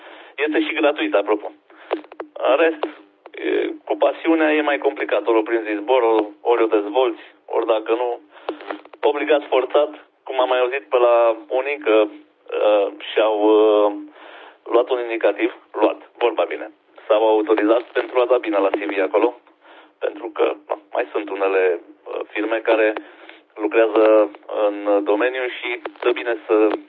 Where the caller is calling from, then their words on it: Prejmer, Brașov County, Romania; din Brașov, mai exact în Prejmer.